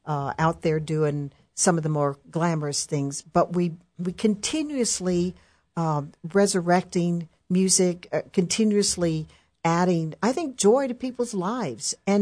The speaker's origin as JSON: {"language": "English", "town": "El Paso", "region": "Texas", "country": "United States", "tie": "born or raised there", "said": "So because I grew up in Northeast El Paso, I want to know what high school football teams did I support?"}